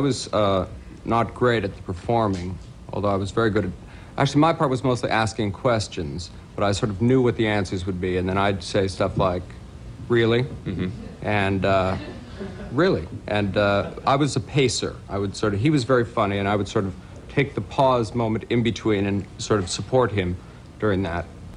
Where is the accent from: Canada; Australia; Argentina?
Canada; now in New York, United States; I'm from Canada originally, and so I'm used to snow.